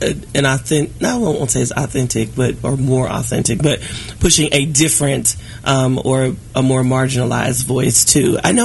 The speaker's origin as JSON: {"language": "English", "town": "Kansas City", "region": "Missouri", "country": "United States", "said": "I'm from Kansas City, Missouri."}